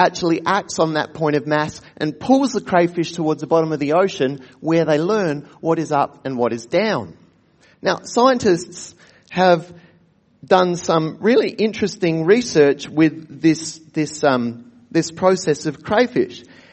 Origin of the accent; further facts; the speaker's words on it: Australia; my own heritage as a Baptist, as an Australian